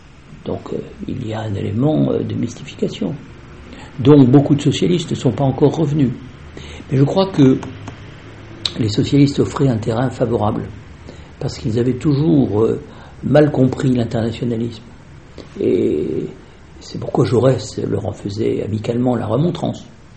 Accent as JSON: {"language": "French", "town": "Belfort", "region": "Bourgogne-Franche-Comté", "country": "France", "tie": "born there", "said": "Moi, je suis né à Belfort."}